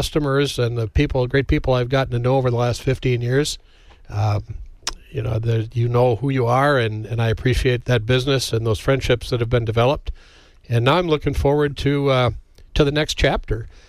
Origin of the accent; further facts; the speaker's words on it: Merrill, Wisconsin, United States; our rep retired up in northern Wisconsin, and I grew up in Merrill.